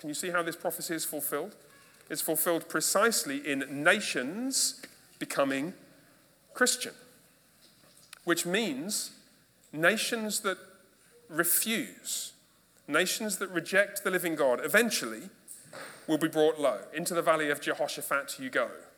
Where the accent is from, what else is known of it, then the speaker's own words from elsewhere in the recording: United Kingdom; I mean, I'm British